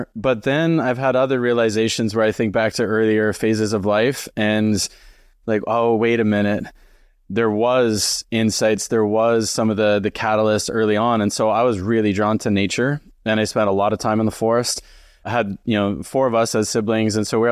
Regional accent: Alberta, Canada; growing up in Alberta and you drive all over the place, all over the province and in the winter and in the snow and the cold.

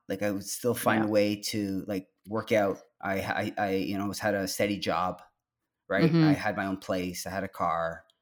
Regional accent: Ontario, Canada; it's I grew up in just outside of Toronto.

